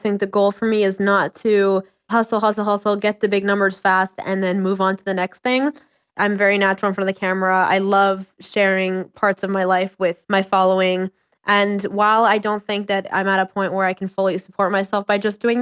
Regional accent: New York City, New York, United States; I'm from New York City. I model and act.

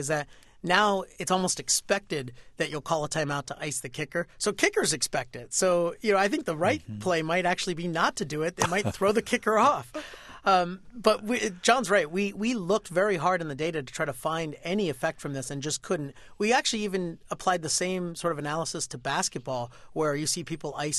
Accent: West Lafayette, Indiana, United States; We go way back, and we grew up in Indiana, met at summer camp in Michigan. He was at Bloomington. I was in West Lafayette.

